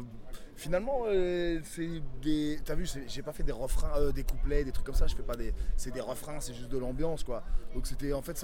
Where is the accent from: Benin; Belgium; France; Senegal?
France; moi je me concentre sur la France parce qu'on est français et qu'on bosse avec des Français.